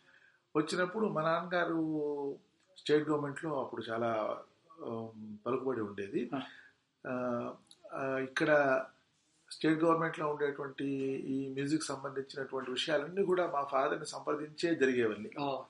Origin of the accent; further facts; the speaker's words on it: Hyderabad, Telangana, India; born there; ఆ తర్వాత హైదరాబాద్ వచ్చి ఇక్కడ సెటిల్ అయిపోయిన తర్వాత ఇక్కడ ఇక్కడే మేమంతా పుట్టాము, మా పిల్లలు అంతా కూడాను.